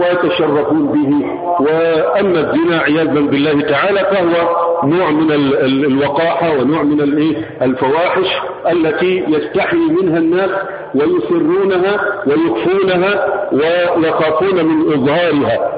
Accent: Egypt; ما كان يسمى في بعض الأحيان عندنا في مصر زواجا عرفيا

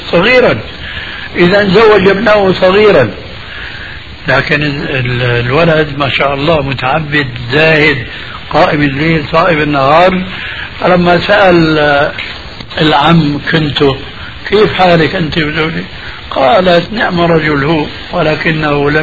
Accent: Syria; كما يقولون عندنا بالشام

